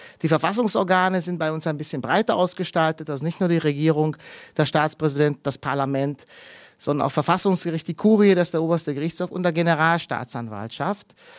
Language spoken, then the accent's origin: German; Hungary; Ich spreche auch einigermaßen gut Deutsch, denke ich. Aber doch bin ich ein Ungar